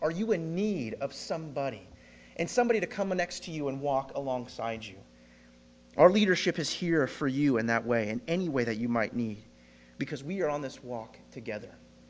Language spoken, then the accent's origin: English; California, United States; of all places, as a California boy. And that was counterculture. That was cross-cultural for me. I am Californian, guys.